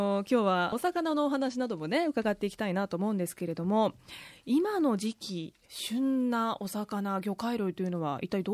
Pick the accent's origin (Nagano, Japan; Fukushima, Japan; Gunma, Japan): Gunma, Japan; now in Toyama, Japan; まあ、群馬出身でして、ふくらぎという名前実は富山に来て初めて知ったんですよ。